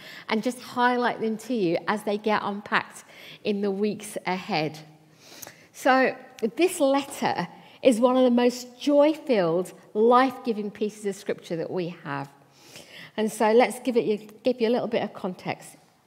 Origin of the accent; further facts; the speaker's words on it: India; now in United Kingdom; You know that I'm Indian, you can see that. When we first came to the UK, we landed in a place called Southall.